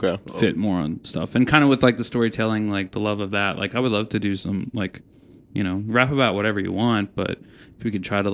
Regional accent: Lancaster, Pennsylvania, United States; also born or lived in Lititz; But yeah, I was born in Lititz, grew up in Lancaster.

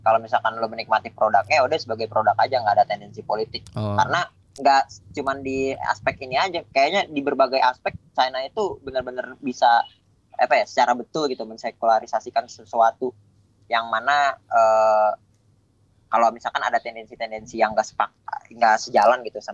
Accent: Indonesia; kita sebagai orang Indo.

